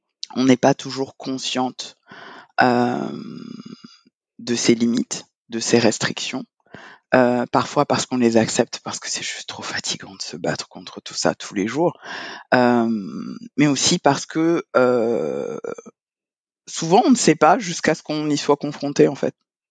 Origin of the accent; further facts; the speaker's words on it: Gabon; Je suis gabonaise, expert comptable.